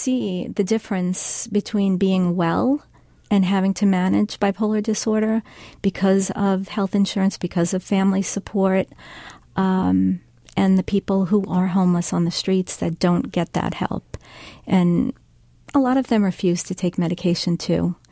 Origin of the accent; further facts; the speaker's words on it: New York, United States; I grew up in New York and working in the city.